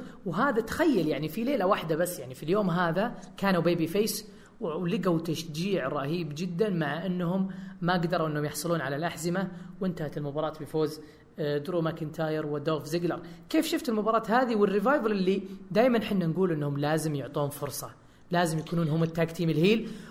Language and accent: Arabic; Saudi Arabia; تهمنا يعني كسعوديين